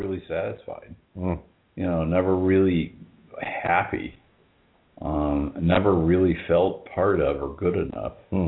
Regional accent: Indiana, United States; I grew up in Indiana, and a town that they took me to the lower side of town, if you will, and were telling me that, well, see, look at these houses and look at these shacks.

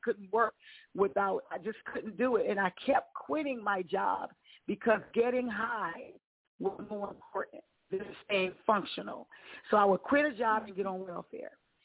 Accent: Washington, District of Columbia, United States; For me, I grew up in D.C., born and raised in Washington, D.C.

